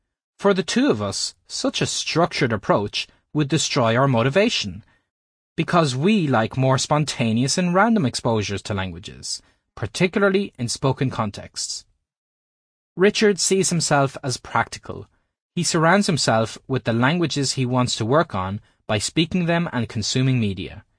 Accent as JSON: {"language": "English", "country": "Ireland", "said": "Irish is important to me as an Irish person."}